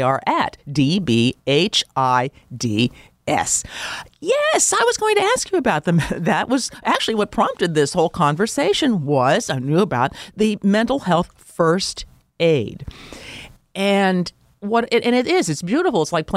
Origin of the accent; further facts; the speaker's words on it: Germantown, United States; I'm a Germantown girl.